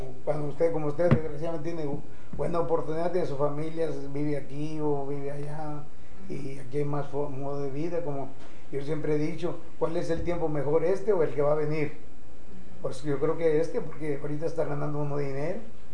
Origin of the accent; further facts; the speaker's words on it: San Luis Potosí, Mexico; also born or lived in Guadalajara / Mazatlán / Hermosillo; me vine yo de San Luis Potosí, me vine a Guadalajara y de Guadalajara a Mazatlán, uh-huh, de Mazatlán a Hermosillo